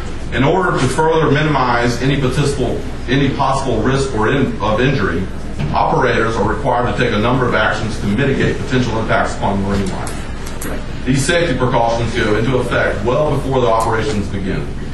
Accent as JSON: {"language": "English", "town": "Wilmington", "region": "North Carolina", "country": "United States", "tie": "born or raised there", "lives_now": "Raleigh, United States", "said": "I'm a resident, former resident of New Hanover County. I grew up in Wilmington. I live in Raleigh now."}